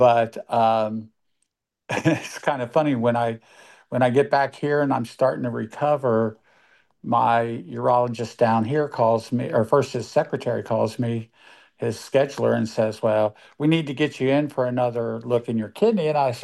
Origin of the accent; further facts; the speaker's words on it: Kentucky, United States; I'm from Kentucky originally